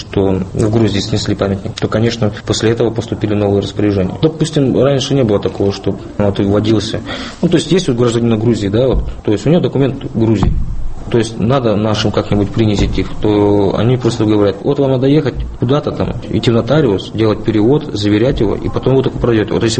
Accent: Murmansk, Murmansk Oblast, Russia; also born or lived in Ukraine; Родился я на Украине в 84 году, в России с 86 года, то есть тогда в СССР еще. Школу я заканчивал в Мурманске.

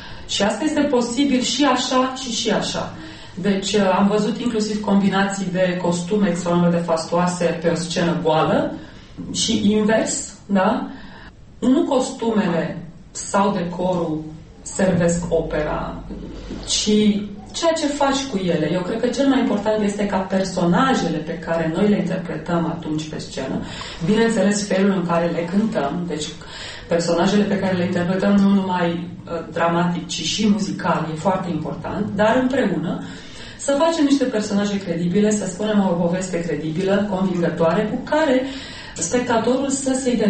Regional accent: Romania; locuiesc într-o valiză și atunci asta nu mă face decât un fel de cetățean internațional, dar care este român.

